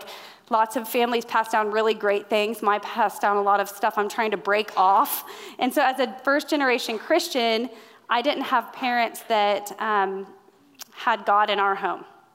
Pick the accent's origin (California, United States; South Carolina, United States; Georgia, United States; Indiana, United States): Indiana, United States; now in Arizona, United States; So I'm from Indiana originally. I live in Arizona now